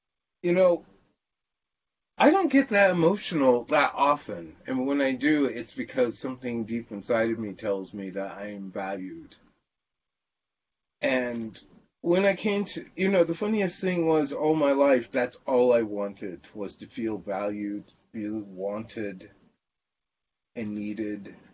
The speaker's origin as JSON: {"language": "English", "town": "Sacramento", "region": "California", "country": "United States", "tie": "born there", "said": "So when I was born in Sacramento, as I said before. My parents came from South Carolina."}